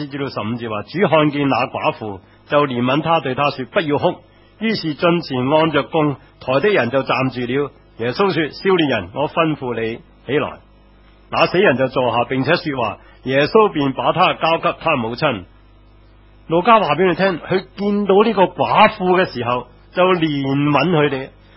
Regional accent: China; 好像我们中国人有些叫喊惊

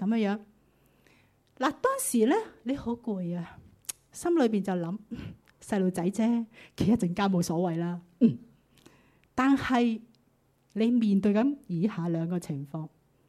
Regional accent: Hong Kong; 我们香港人，我们用香港的情景再想一下

